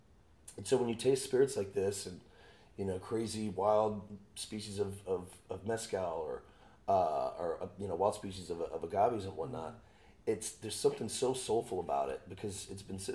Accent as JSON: {"language": "English", "town": "Austin", "region": "Texas", "country": "United States", "tie": "born or raised there", "said": "You know, growing up in Austin and that central Texas thing, because we're nestled in the hill country."}